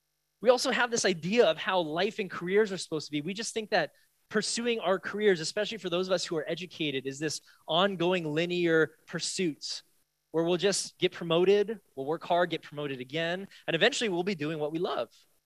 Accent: San Francisco, California, United States; And I'm gonna start in my hometown of San Francisco.

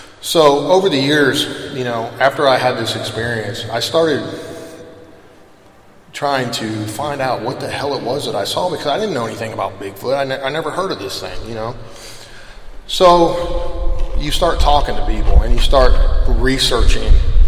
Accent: Gassaway, West Virginia, United States; born there; I was born in Gassaway, West Virginia, Braxton County, just a few miles from where the incident happened.

